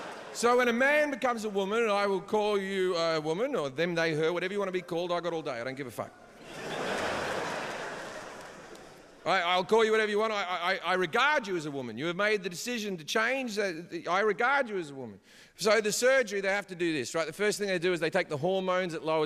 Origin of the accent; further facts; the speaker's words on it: Sydney, New South Wales, Australia; I grew up in Sydney, one of the gayest cities on earth.